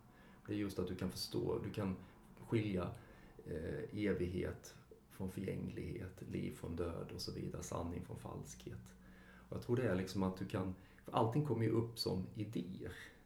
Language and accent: Swedish; Karlshamn, Blekinge, Sweden; now in Stockholm, Sweden; så växte jag upp ett musikhus i Karlshamn då. Där man hade replokaler och man spelade i olika bankkonstellationer då. Sen så långt senare så flyttade jag till Stockholm